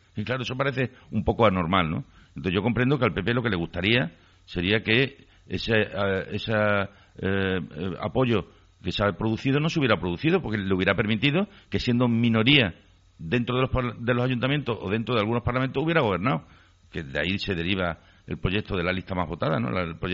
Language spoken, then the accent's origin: Spanish; Extremadura, Spain; a mí no me hubiera, como extremeño, afectado.